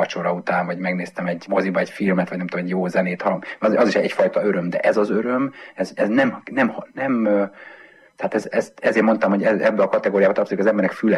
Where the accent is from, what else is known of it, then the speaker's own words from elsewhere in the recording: Tahitótfalu, Pest, Hungary; én az erdő szélen nőttem föl Tahiban, a Pilisben